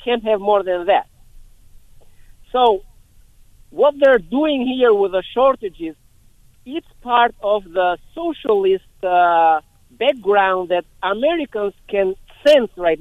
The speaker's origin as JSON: {"language": "English", "country": "Albania", "second_language": "English", "moved": "as an adult", "lives_now": "Massachusetts, United States", "said": "I'm from Albania. I remember, I'm 55 now, 20 years in Massachusetts, legal immigrant."}